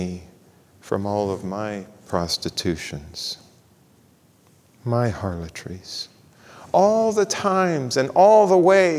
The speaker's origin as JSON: {"language": "English", "country": "Papua New Guinea", "tie": "born or raised there", "said": "So this happened while I was too young to remember it, but in the tribe where I grew up in Papua New Guinea"}